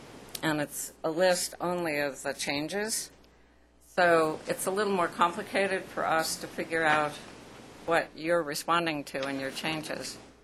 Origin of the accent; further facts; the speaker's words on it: Boulder, Colorado, United States; I'm from Boulder, Colorado, and I'm with Coloradans for Voting Integrity.